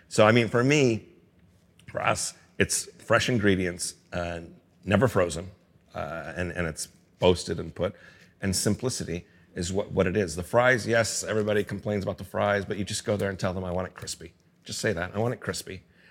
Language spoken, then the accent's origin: English; California, United States; In-N-Out for us, and I say us as Californian. It's part of our DNA.